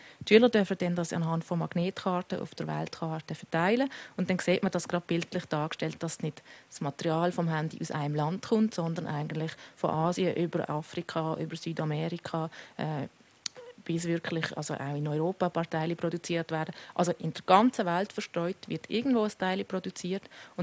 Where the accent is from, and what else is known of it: Switzerland